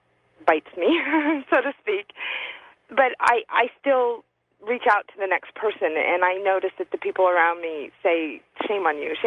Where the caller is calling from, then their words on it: Portland, Oregon, United States; From Portland.